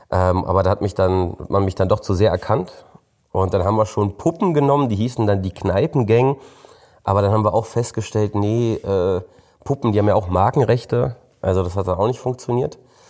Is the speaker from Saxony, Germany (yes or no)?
no; Berlin, Germany; Und wir sind ja Berliner und da gibt es keinen Schlager, es gibt kein Volksfest, es gibt keinen Karneval. Da läuft halt Techno.